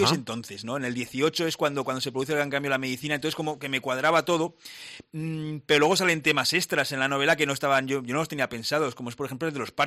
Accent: Aragon, Spain; Yo, como buen aragonés, es una época que me fascina.

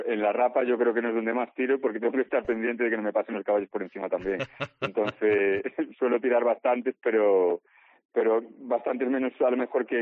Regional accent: Carballo, Galicia, Spain; Sí, soy de Carballo, vivo en C, pero tengo un local en Carballo.

